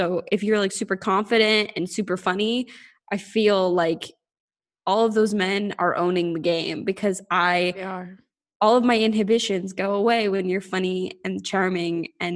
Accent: United States; I was like, oh yeah, I'm from America. Or sorry, the United States.

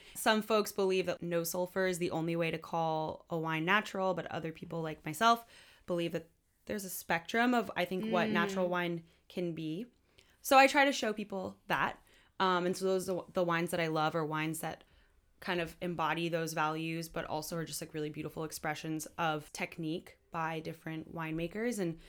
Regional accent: Pasadena, California, United States; And I'm originally from Pasadena.

